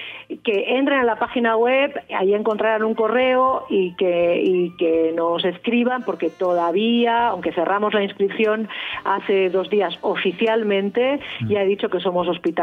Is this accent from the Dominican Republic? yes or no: no; Catalonia, Spain; La mayoría somos españoles, somos gente nacida en España, catalanes.